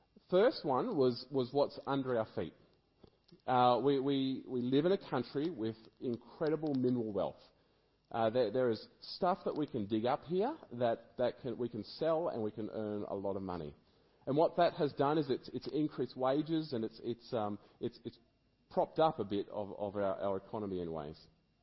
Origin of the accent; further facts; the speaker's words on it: Australia; I am wealthy because I'm Australian, basically because I was born here. I was born here in a country that has incredible mineral wealth under my feet.